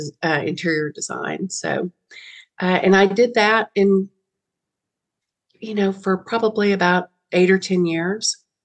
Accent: Massachusetts, United States; born there; So he was stationed out of Massachusetts. That's why I was born up there.

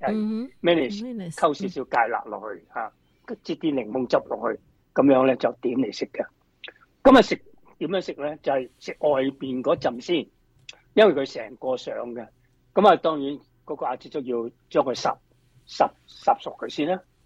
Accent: Hong Kong; 咁啊，我哋香港人啊，

